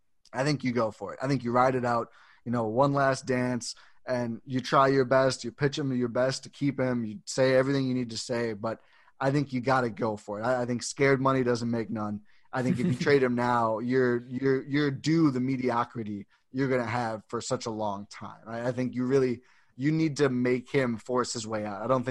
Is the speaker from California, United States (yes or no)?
no; Milwaukee, Wisconsin, United States; obviously growing up in Milwaukee and rooting for one team, blah, blah, blah, blah, blah.